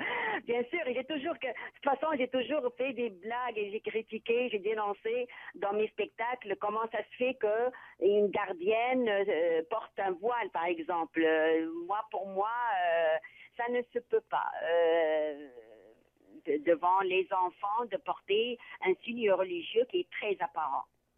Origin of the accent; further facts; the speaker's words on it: Tunisia; moved away; Quand j'ai quitté la Tunisie, durant les années 90, les signes religieux et donc le voile étaient interdits dans tous les établissements publics en Tunisie.